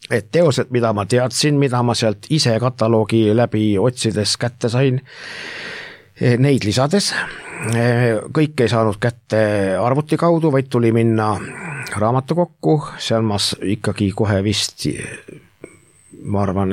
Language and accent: Estonian; Türi, Järva County, Estonia; ma olen ise Türilt pärit